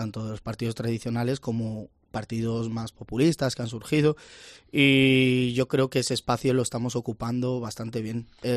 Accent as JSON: {"language": "Spanish", "region": "Castile and León", "country": "Spain", "said": "si somos zamoranos"}